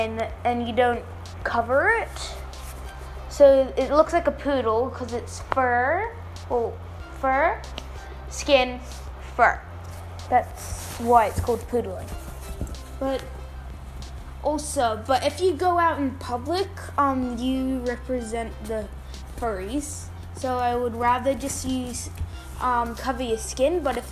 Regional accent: Australia; Because you're an Aussie, I'm an Aussie.

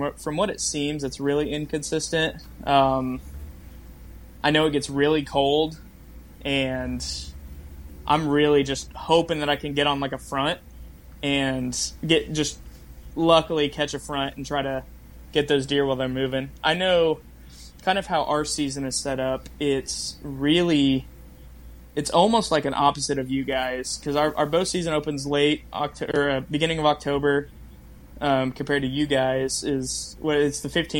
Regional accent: Missouri, United States; I mean, growing up in Missouri, I had, you know, about 150, in between 150 to 300.

